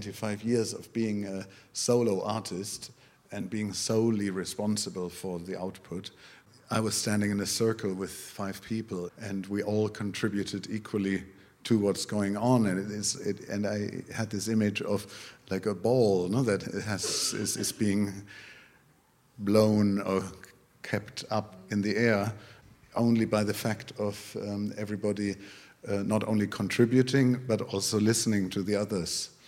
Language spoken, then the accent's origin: English; North Rhine-Westphalia, Germany; English is a second language; Düsseldorf, I mean, it was only 40 kilometers from me, but it was from my hometown